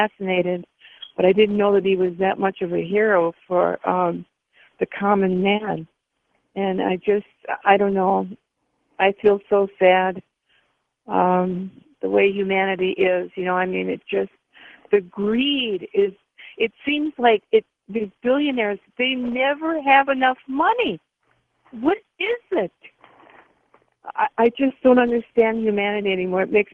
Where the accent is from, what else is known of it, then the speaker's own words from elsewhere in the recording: California, United States; now in Wisconsin, United States; I'm a senior citizen, and what I grew up in California and moved to Wisconsin about 40 years ago